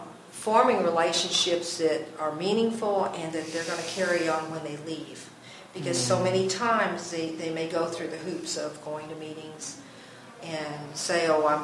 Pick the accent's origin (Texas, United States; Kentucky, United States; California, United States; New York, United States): Kentucky, United States; Spencer County; And I moved to Louisville, from Louisville, Kentucky, back to my hometown in Spencer County.